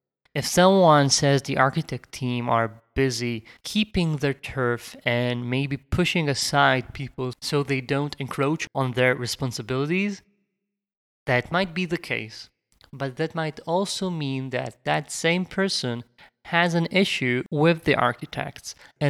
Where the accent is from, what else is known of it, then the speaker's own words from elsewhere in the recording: Israel; accent: Israeli; English is a second language; You can hear that I have my Israeli accent